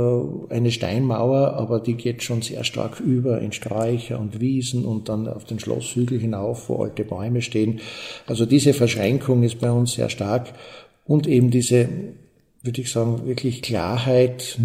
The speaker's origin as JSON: {"language": "German", "town": "St. Lambrecht", "region": "Styria", "country": "Austria", "tie": "born or raised there", "said": "weil ich ja ein gebürtiger St. Lambrechter bin, also da auch aufgewachsen bin und das Haus so als Ministrant und Jugendlicher auch schon kennengelernt habe"}